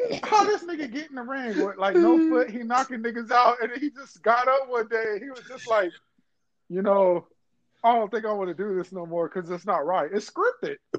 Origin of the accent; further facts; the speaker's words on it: Gentilly, Louisiana, United States; Dang, if you was me and I was you and I told you I was from Gently, you would laugh at me.